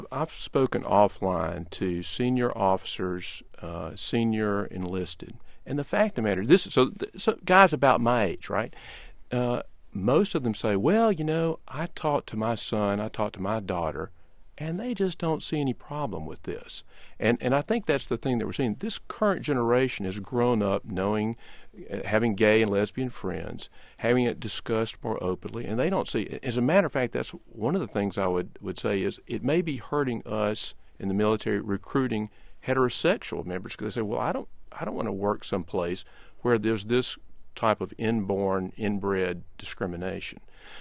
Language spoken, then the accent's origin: English; the South, United States; I grew up in the South in the 1960s, attended segregated schools until I was a sophomore in high school.